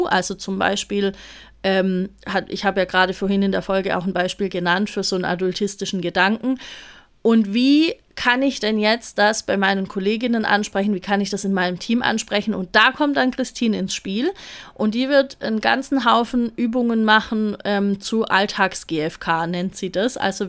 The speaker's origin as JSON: {"language": "German", "town": "Stuttgart", "region": "Baden-Württemberg", "country": "Germany", "said": "Ich komme ja so aus dem Raum Stuttgart, ne? Großraum Stuttgart."}